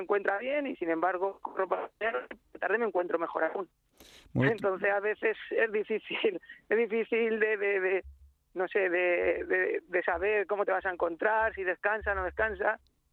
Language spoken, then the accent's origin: Spanish; Ciudad Real, Castilla-La Mancha, Spain; yo quería correr en casa porque yo soy de Ciudad Real